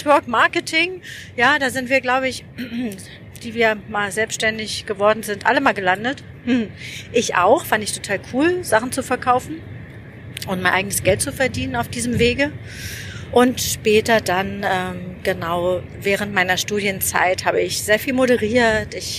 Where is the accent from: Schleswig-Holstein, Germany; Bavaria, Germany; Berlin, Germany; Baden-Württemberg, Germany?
Berlin, Germany; Ich komme ja aus Berlin und bin dann zurückgegangen